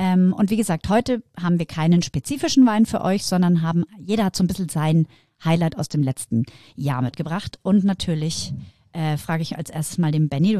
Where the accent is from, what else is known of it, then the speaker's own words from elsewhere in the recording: Bavaria, Germany; seid ihr alle gut reingerutscht, wie man bei uns in Bayern sagt?